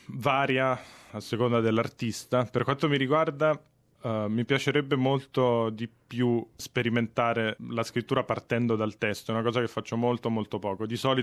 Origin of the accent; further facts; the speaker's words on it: Rome, Lazio, Italy; moved away as an adult; now in Australia; Sì, sono venuto in Australia quasi 3 anni fa, sono di Roma.